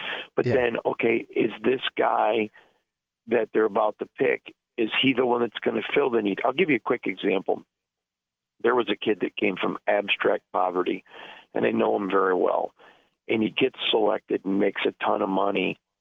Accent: Michigan, United States; he knows that I'm from Michigan

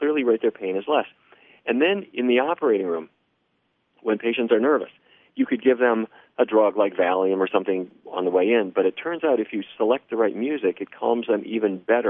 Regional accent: Fargo, North Dakota, United States; I grew up in Fargo, North Dakota. I don't know if you've ever been there.

